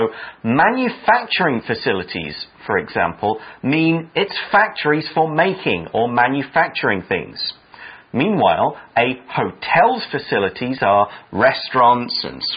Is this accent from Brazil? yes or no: no; United Kingdom; I mean, I'm British, we love tea.